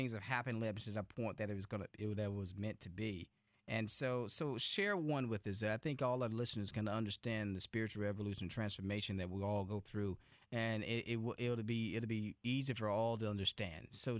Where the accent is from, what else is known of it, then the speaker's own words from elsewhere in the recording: Alabama, United States; I hear that someone that I know and love and admire from my hometown in Alabama